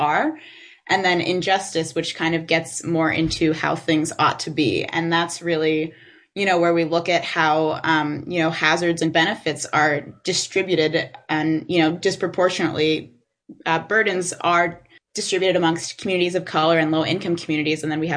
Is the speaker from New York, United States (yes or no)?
yes; Livingston Manor, New York, United States; I grew up in Sullivan County in Livingston Manor. My family runs and works Snowdance Farm.